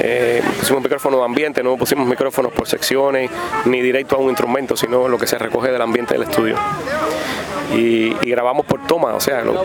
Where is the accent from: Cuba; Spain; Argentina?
Cuba; Florida, Camagüey; born there; soy una persona que vengo de, si se puede decir así, del campo. Yo nací en Florida, que es un pueblo pequeñito de Camagüey